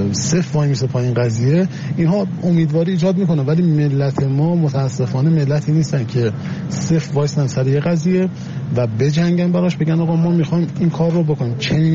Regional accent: Iran; اما من به طور کلی به عنوان یک ایرانی مخالف این هستم

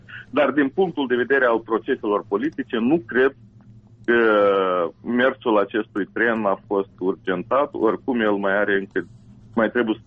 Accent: Moldova; chiar dacă suntem moldoveni

